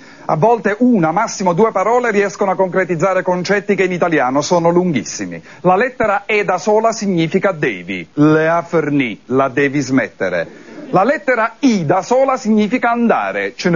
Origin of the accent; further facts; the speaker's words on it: Naples, Campania, Italy; also born or lived in Florence; vengo da Napoli, anche se in realtà sono nato a Firenze. E sono rimasto a Firenze fino al 1970, giusto in tempo per vedere l'alluvione. Poi mi sono trasferito a Napoli